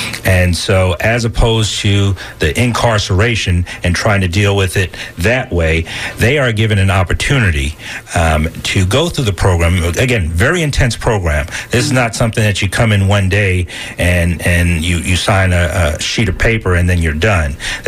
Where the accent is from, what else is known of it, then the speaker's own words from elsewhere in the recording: Queens, New York, United States; So I'm from Queens, New York.